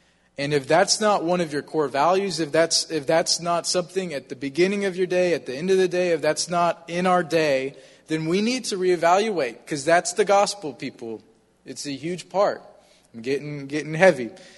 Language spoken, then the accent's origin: English; United States; I'm like, I'm from Georgia, South Carolina, you know, these are not my teams.